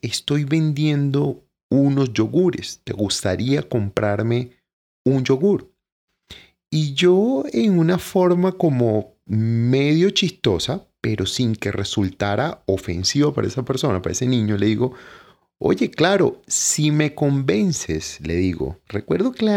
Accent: Venezuela; now in Medellín, Colombia; Como sabes, es un deporte muy popular en mi país, Venezuela, igual que el béisbol. Acá en Medellín casi no se practica el béisbol

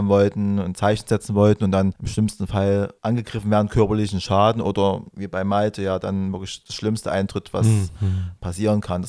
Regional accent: Riesa, Saxony, Germany; Zum Beispiel, ich komme ja aus der Nähe von Riesa.

